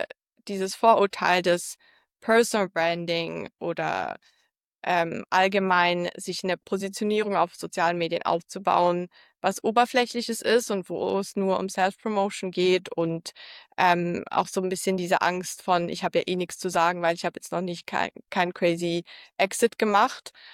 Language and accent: German; Zurich, Switzerland; now in Berlin, Germany; Ich bin ursprünglich aus Zürich, wohne jetzt in Berlin